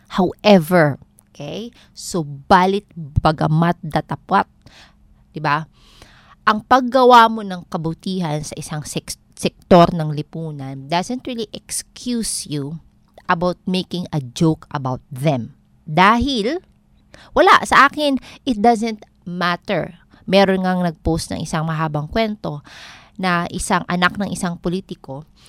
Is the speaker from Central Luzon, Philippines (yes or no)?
no; Eastern Visayas, Philippines; ako ay taga Northern Samar